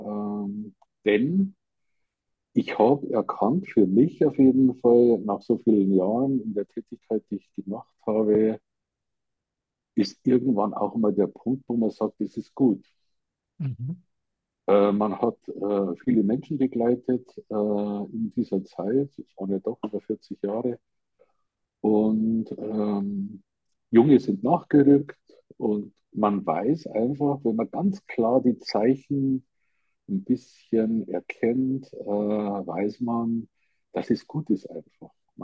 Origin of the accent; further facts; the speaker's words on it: Munich, Bavaria, Germany; accent: Munich dialect; Ich hoffe, die Zuhörer haben meine Münchner Mundart gut verstanden.